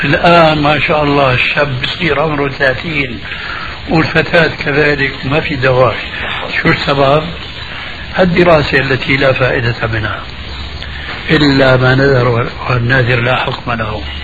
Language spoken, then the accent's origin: Arabic; Syria; كما يقولون عندنا بالشام